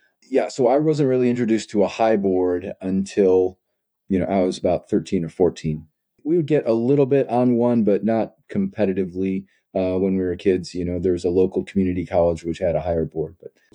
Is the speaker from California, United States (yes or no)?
no; Henrietta, New York, United States; Well, I grew up in upstate New York in a little town called Henrietta. I actually grew up in a fantastic place for little kids. So in a little neighborhood called Riverton, and had walkways that went all through the neighborhood